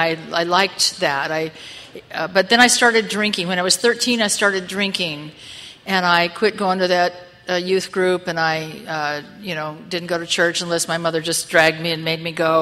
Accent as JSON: {"language": "English", "town": "Newport Beach", "region": "California", "country": "United States", "tie": "born or raised there", "lives_now": "Los Angeles, United States", "said": "and then I grew up in Newport Beach in Southern California."}